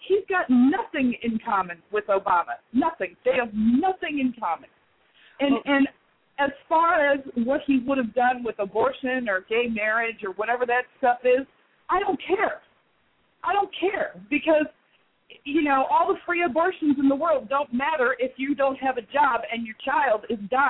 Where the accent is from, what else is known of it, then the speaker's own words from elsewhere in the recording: Texas, United States; I'm from Texas. My mother lived there.